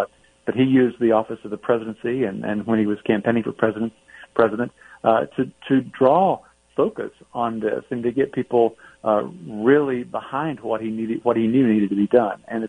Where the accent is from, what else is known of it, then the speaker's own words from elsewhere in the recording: Tennessee, United States; In fact, I'm from Tennessee